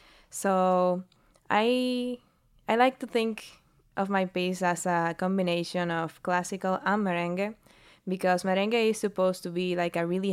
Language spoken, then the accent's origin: English; Dominican Republic; And I basically wanted to do something from my country. I'm from the Dominican Republic.